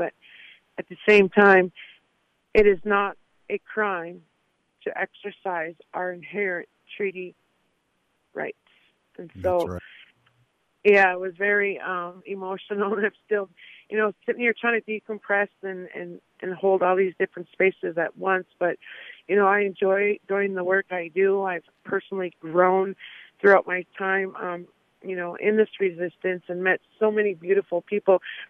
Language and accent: English; Leech Lake Reservation, Minnesota, United States; I'm also a citizen of the Minnesota Chippewa Tribe here in northern Minnesota. I'm from the Leech Lake Reservation